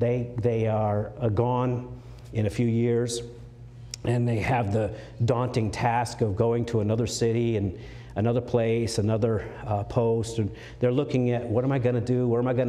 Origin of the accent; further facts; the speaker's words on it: Maine, United States; I'm from Maine.